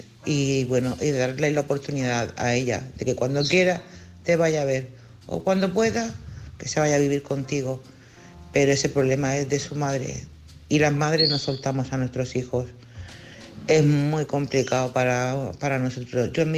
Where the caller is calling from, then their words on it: Cádiz, Andalusia, Spain; de Cádiz.